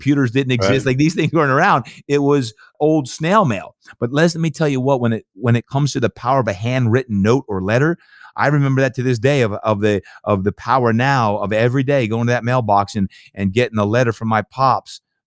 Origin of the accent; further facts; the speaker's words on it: Brick, New Jersey, United States; now in San Diego, United States; I was born and raised in New Jersey. It's called Brick, New Jersey, Jersey Shore. And while it's a far away where I'm from now in San Diego over the last 25 years